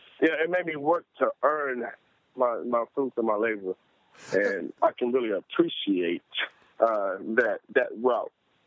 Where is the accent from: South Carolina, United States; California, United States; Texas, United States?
Texas, United States; Houston; From Houston, Texas.